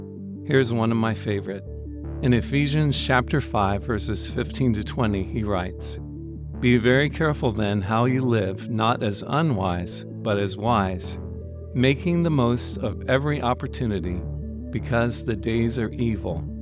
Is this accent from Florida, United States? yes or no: yes; Florida, United States; I grew up in Central Florida, working in my family's orange grove business.